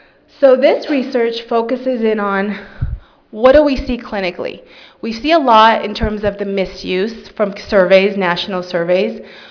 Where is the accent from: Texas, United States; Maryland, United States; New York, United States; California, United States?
California, United States; I'm from California, so the presentation I'm going to focus on now